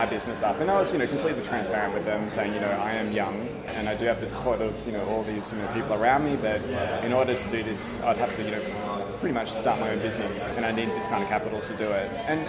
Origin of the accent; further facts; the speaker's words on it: Melbourne, Victoria, Australia; the background is I am from Melbourne. I grew up in Melbourne.